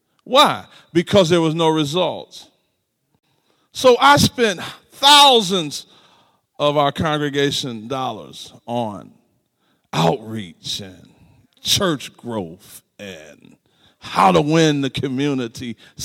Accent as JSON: {"language": "English", "town": "Detroit", "region": "Michigan", "country": "United States", "lives_now": "Omaha, United States", "said": "because I've been pastoring for 13 years, and I'm from Detroit, and we planted the church there in Omaha"}